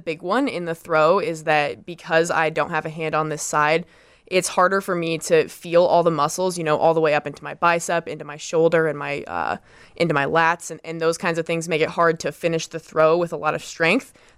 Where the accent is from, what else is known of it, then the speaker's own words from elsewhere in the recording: Illinois, United States; Yeah, so for my entire life growing up in Central Illinois and playing all kinds of different sports